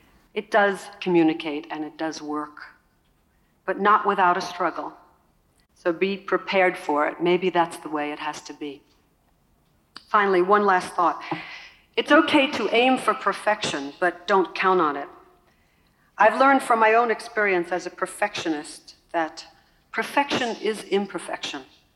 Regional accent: Brooklyn, New York, United States; When I was very young, growing up in Brooklyn, I remember setting goals for myself and visualizing my future.

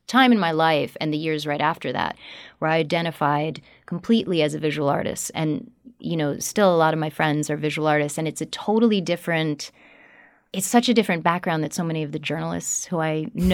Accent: New York City, New York, United States; In New York City, in Manhattan.

